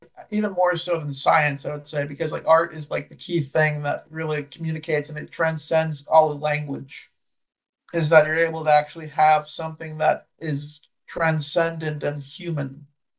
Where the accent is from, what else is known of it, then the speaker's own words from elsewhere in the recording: Mineola, New York, United States; born there; Well, I was born in Mineola, New York.